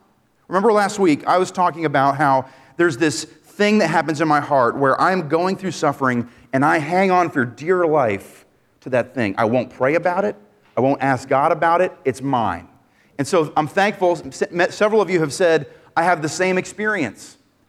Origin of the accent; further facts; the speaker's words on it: New England, United States; I tell people I grew up in New England, and the New England kind of thing, I'm looking at the rounds, is rugged independence.